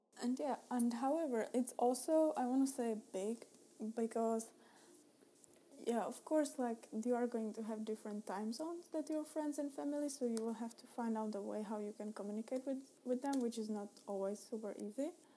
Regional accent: Prague, Czechia; So if I tell them I am from Prague, they would most probably understand more than when I tell them I'm from Czech Republic.

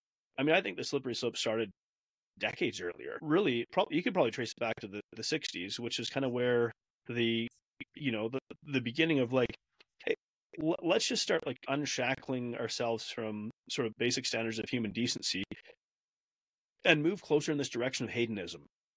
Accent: Canada; like as a Canadian, I think I have, you know, I support in a sense like human rights.

